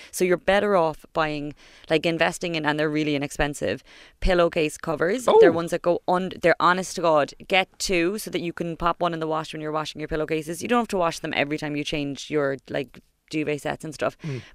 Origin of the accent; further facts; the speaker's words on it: Cork, Munster, Ireland; accent: Cork; this is when my Cork accent comes out now